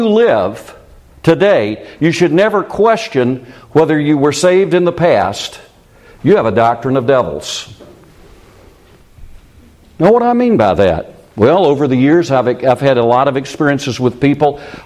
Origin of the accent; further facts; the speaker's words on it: United States; One of the greatest problems I face is being an American.